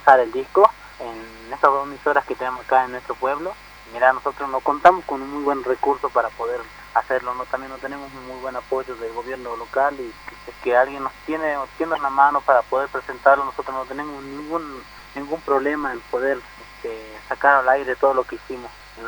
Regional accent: Abra Pampa, Jujuy, Argentina; somos de Abra Pampa, somos todos hermanos, tres hermanos y cuatro primos y un tío.

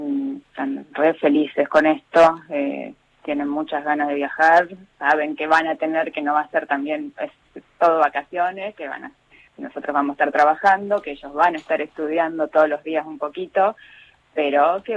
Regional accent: Quilmes, Buenos Aires Province, Argentina; now in Chascomús, Argentina; Sí, somos nacidos en Quilmes, vivimos mucho tiempo en Quilmes y ahora ya hace unos cuantos años que estamos viviendo en Chascomús.

